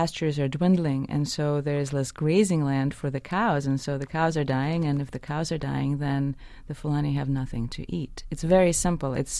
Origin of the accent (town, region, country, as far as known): Russia; born or raised there; English is a second language; moved away